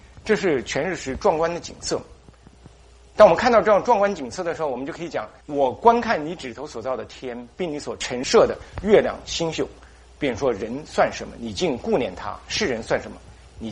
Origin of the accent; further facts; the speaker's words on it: China; 但是我们中国人的农历或者夏历不是按照公历这样算